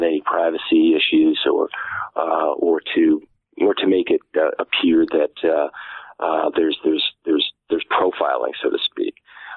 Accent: New York, United States; You know, well, Chinatown is pretty close to home for me, because I'm from New York.

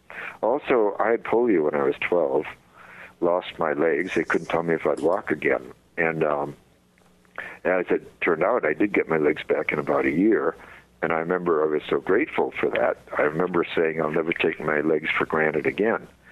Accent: Madison, Wisconsin, United States; I was raised in Wisconsin, Madison, Wisconsin, and of course, out there we had four very severe seasons

